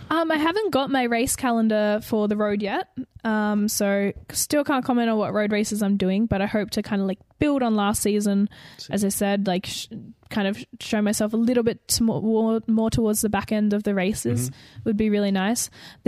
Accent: Adelaide, South Australia, Australia; I'm from Adelaide. All my family lives here.

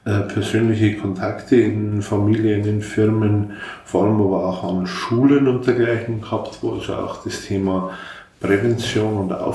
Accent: Freising, Bavaria, Germany; Also ich bin am 27. Mai 1970 geboren in Freising und habe auch immer in Freising gelebt, also was Kindheit und Jugend betrifft.

